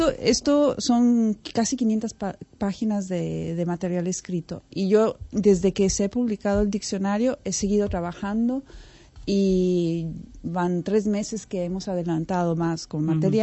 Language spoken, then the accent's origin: Spanish; northern Mexico, Mexico; Porque yo no soy del Distrito Federal, yo soy del norte, entonces tenemos una manera diferente de hablar.